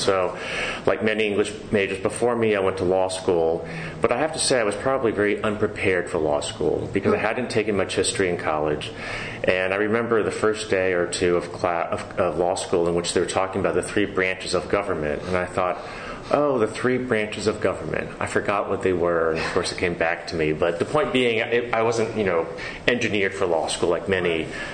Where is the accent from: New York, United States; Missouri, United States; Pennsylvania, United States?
Pennsylvania, United States; also born or lived in Ohio; My father was a resident there, and then we moved to Pennsylvania when I was around 2 years old.